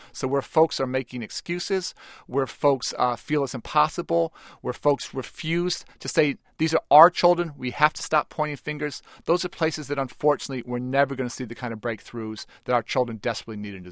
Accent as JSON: {"language": "English", "region": "Illinois", "country": "United States", "said": "Many states, including the state I'm from Illinois, actually reduced standards under No Child Left Behind"}